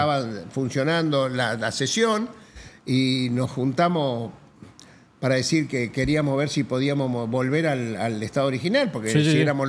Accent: Neuquén, Argentina; Yo me crié en Neuquén.

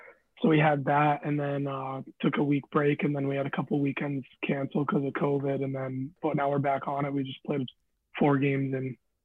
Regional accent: Alaska, United States; And obviously, you would know as well, growing up in Alaska, you don't get as many, you don't get scouts at your game.

